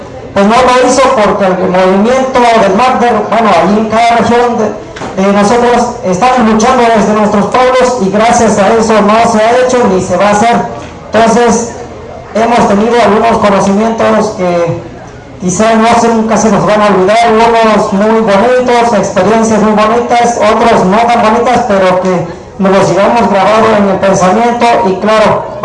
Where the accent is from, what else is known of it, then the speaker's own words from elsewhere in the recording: Paso de la Reina, Oaxaca, Mexico; de la Costa Chica de Oaxaca. De Paso de la Reina